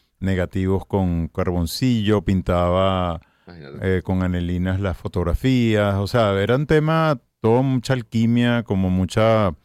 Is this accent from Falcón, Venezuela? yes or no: yes; Coro, Falcón, Venezuela; born there; Yo nací en Coro y mis tíos venían de Italia y montaron los dos primeros fotoestudios allá.